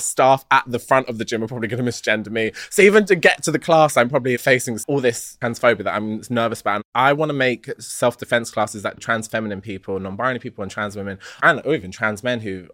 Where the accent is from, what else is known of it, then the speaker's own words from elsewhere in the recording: London, United Kingdom; I'm from Labrook Grove and I don't miss. I'm a council state girl